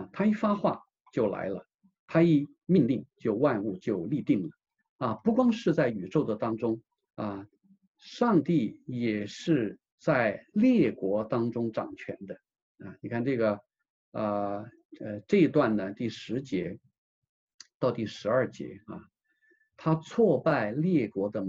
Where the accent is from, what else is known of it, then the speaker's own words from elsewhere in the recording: China; 我们是中国人，我们特别的渴望我们的祖国也能够成为